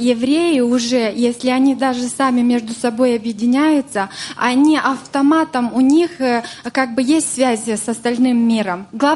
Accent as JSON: {"language": "Russian", "country": "Moldova", "said": "из Молдавии."}